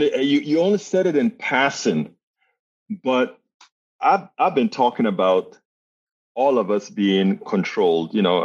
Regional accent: Panama; And I'm from Panama, Central America.

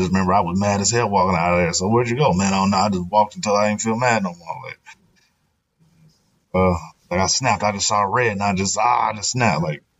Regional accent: Cincinnati, Ohio, United States; I'm from Cincinnati, Ohio.

